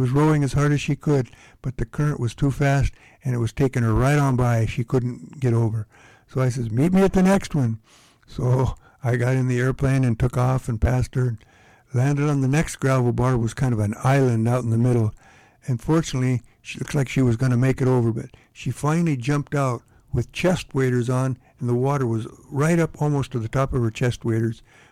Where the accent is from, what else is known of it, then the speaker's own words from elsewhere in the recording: Long Beach, California, United States; I grew up in California, both Mary Lou and I, in the Los Angeles area, and Long Beach, California. And it was a good childhood.